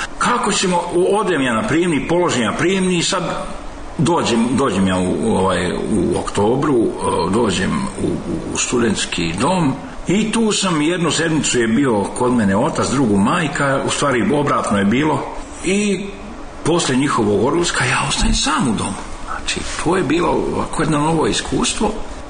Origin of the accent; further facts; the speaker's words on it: Sarajevo, Federation of Bosnia and Herzegovina, Bosnia & Herzegovina; also born or lived in Drvar; now in Belgrade, Serbia; U osnovnu školu završio sam u Sarajevu, srednju također, fakultet počeo u Sarajevu, završio u Beogradu, završio sam njemački i engleski jezik, inače još govorim španski, italijanski, ruski i tako još poneki.